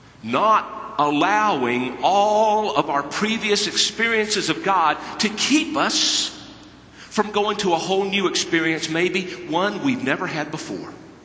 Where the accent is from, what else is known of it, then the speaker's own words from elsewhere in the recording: the South, United States; I grew up in the South. I know about being born again.